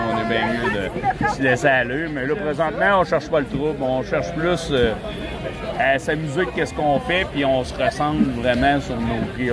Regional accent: Quebec City, Quebec, Canada; moi, je viens de Québec

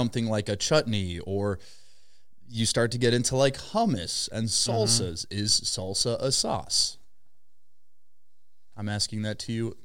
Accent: Midwest, United States; See, as like a Midwesterner, you go, what's in ranch?

